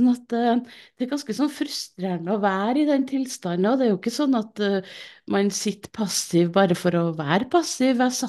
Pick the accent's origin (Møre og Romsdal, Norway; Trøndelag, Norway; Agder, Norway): Trøndelag, Norway; Jeg er da som jeg er trønder òg